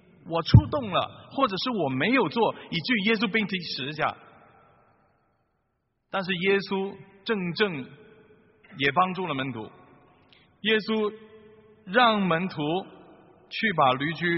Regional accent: China; 是我们中国人也能够了解的

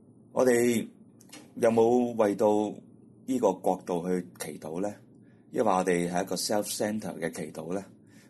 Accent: China; 因为我们很喜欢储钱，我们喜欢储很多的东西，因为我们中国人叫积谷防饥。

